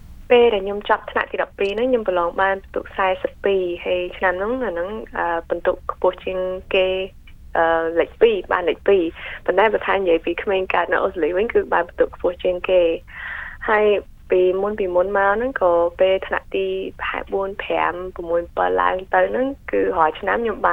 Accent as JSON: {"language": "Khmer", "region": "Victoria", "country": "Australia", "tie": "born or raised there", "said": "ចាត្រូវហើយមីងខ្ញុំកើតនៅអូស្ត្រាលីតា"}